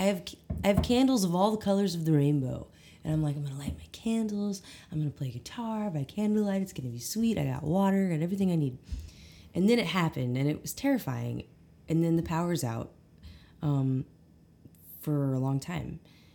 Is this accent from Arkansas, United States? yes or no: yes; Eureka Springs, Arkansas, United States; Well, I'm originally from Eureka Springs area, okay, which is in the Ozarks